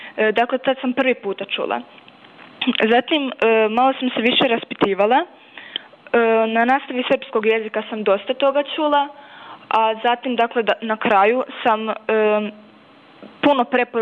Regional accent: Sisak, Sisak-Moslavina County, Croatia; dolazim iz Siska

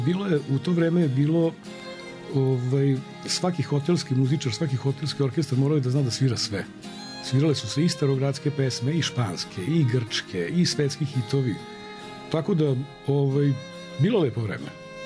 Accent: Titel, Vojvodina, Serbia; Imamo tri reke, blizu smo tri grada i detinjstvo u Titelu je bilo lepo.

